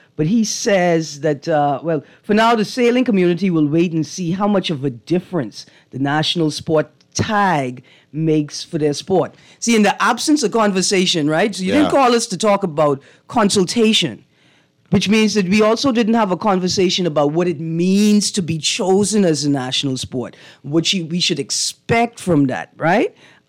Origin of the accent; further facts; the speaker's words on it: Bahamas; I am from the Bahamas. What you're going to teach me how to do is how to not capsize the boat